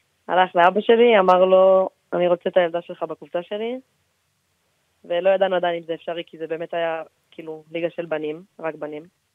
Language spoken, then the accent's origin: Hebrew; Netanya, Central District, Israel; also born or lived in Jerusalem; כן, בגיל 7 עברתי לנתניה.